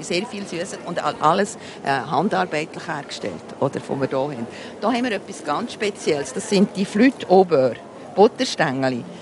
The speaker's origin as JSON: {"language": "German", "region": "German-speaking Switzerland", "country": "Switzerland", "tie": "born there", "moved": "as an adult", "said": "Also ich bin ja gebürtige Deutschschweizerin und ich bin jetzt schon 40 Jahre im Wattland und ich fühle mich als Wattländerin. Ich komme gerne in die Deutschschweiz zurück, aber meine Heimat ist jetzt das Wattland."}